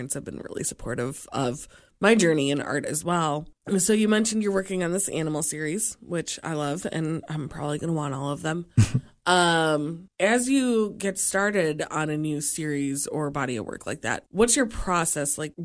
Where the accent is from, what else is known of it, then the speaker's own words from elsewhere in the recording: Michigan, United States; I came from Michigan where it's cold, really cold, mosquito season or construction barrels.